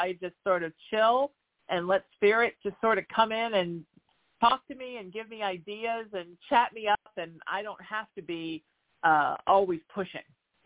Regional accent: New Haven, Connecticut, United States; born there; also born or lived in Lake Michigan / Chesapeake Bay; And so I was born on Long Island Sound in New Haven, Connecticut. And then we lived on Lake Michigan. And then we lived in the Chesapeake Bay. And then we moved here.

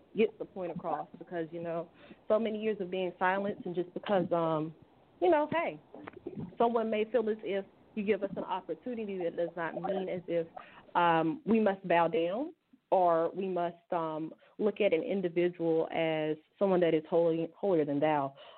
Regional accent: the South, United States; accent: Southern; I'm sure if you guys are here, you can hear my little accent. I got a little southern accent, a little southern twang, you know.

